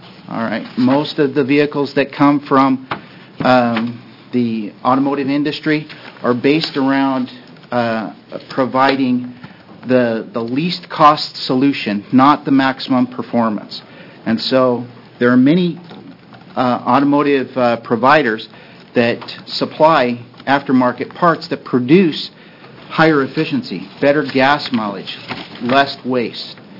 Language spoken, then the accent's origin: English; Corvallis, Oregon, United States; I'm from Corvallis, Oregon, and I'm a mechanical engineer.